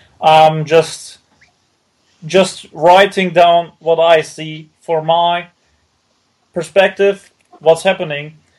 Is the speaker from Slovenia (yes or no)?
no; Austria; English is a second language; I'm from Austria.